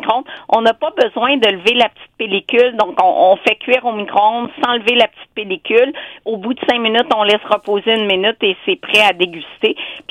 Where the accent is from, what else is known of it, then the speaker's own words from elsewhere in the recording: Hull, Quebec, Canada; born there; Je suis née à Hull. J'ai étudié à l'Université d'Ottawa, donc j'adore la région.